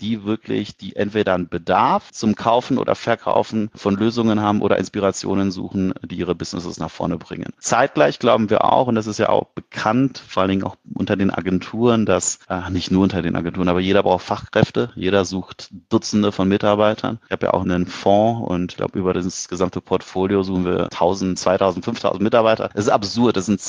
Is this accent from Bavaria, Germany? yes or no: no; Cologne, North Rhine-Westphalia, Germany; Und wir als Kölner sind ja grundsätzlich so ein bisschen bekannt für Gastfreundschaft